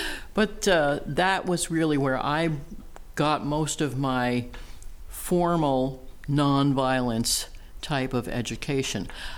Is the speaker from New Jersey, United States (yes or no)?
yes; New Jersey, United States; I'm from New Jersey. I was living in New Jersey at that point.